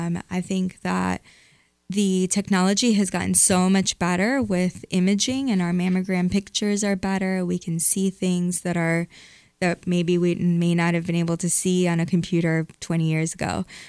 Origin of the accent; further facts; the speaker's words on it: Michigan, United States; So I grew up in Michigan, in Southeast Michigan, outside of Detroit.